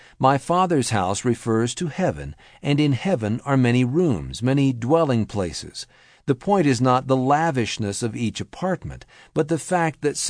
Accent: Oregon, United States; Then, when I land in Oregon, I'm more home. When I come to my hometown, everything looks familiar.

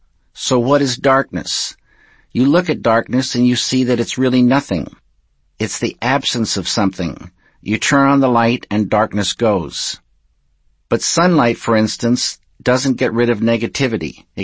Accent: Missoula, Montana, United States; even though I'm from Missoula, Montana, which is not the surrealistic capital of the world

